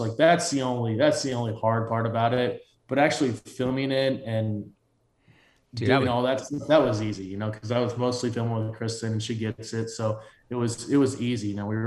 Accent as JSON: {"language": "English", "region": "Indiana", "country": "United States", "said": "I was in from Indiana, so I'm in Big Ten, Notre Dame country. I didn't have a clue where Vandy was."}